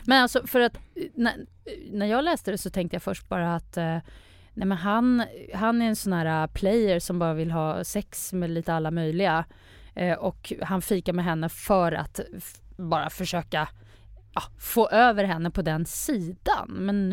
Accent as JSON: {"language": "Swedish", "town": "Gothenburg", "region": "Västra Götaland County", "country": "Sweden", "tie": "born there", "said": "Men jag är ju född i Göteborg."}